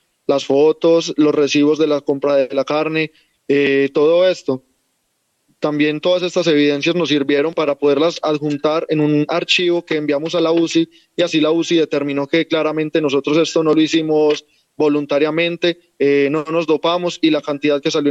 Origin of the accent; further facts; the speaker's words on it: Colombia; la carne la consumí pues en mi país, Colombia